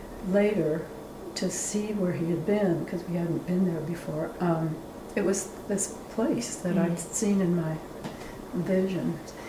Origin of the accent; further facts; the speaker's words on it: Bainbridge Island, Washington, United States; All my years growing up on Bainbridge